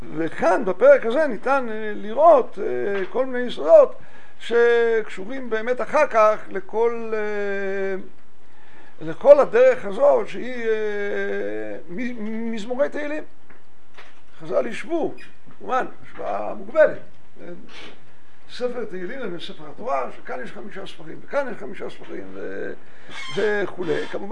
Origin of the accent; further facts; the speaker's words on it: Jerusalem, Jerusalem District, Israel; גדלתי בשכונת קטמון בירושלים, אולי קצת יותר חרדית נגיד מהציבור שלנו.